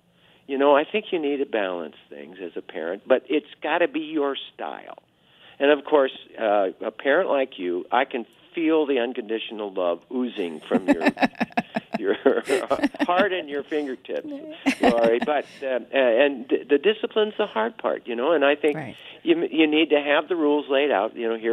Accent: De Smet, South Dakota, United States; You know, I grew up in DeSmet, and, I mean, I was a free-range kid. We were all over the town.

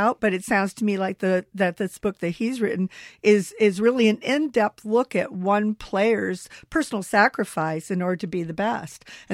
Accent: Ohio, United States; I bet my mother made that because I grew up in Ohio

